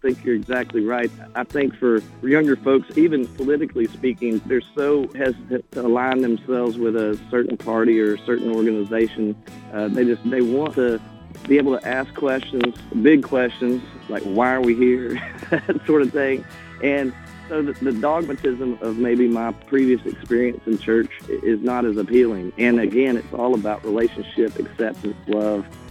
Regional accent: Texarkana, Texas, United States; I grew up in Texarkana, Texas. My dad had this insurance agency

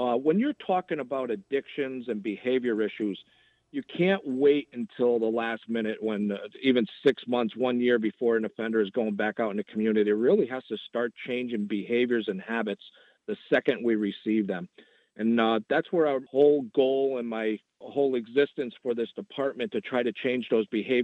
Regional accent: Las Vegas, Nevada, United States; I'm from Las Vegas.

